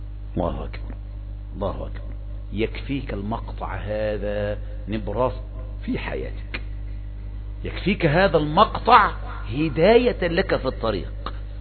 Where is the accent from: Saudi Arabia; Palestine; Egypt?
Egypt; أبرز قضية عندنا في مصر؟